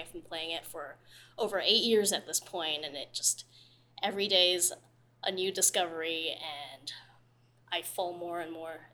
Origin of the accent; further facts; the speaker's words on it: Canada; now in United States; I come from Canada, and where I'm from, the school orchestras aren't as well-funded as they might be here in Texas.